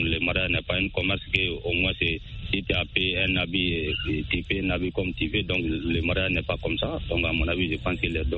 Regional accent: Sénikéni, Mali; born or raised there

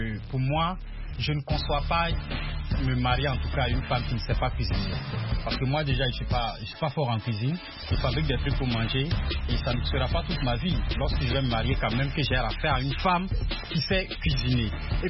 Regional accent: Burkina Faso; Chez nous, au Burkina, par exemple.

